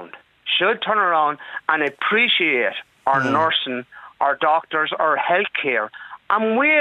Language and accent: English; Ireland; Can we not, as human people and as proud Irish people, and I'm a proud Irish, to turn around and waiver a fee.